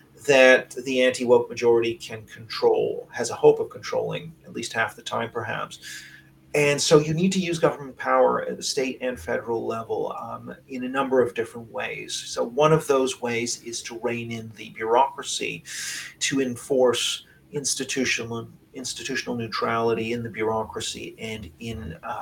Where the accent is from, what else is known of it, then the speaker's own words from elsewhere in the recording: Canada; I'm from Canada originally